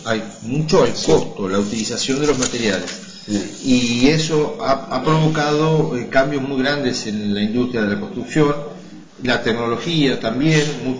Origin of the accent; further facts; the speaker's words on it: Necochea, Buenos Aires Province, Argentina; Yo soy necochense, no soy de Quequén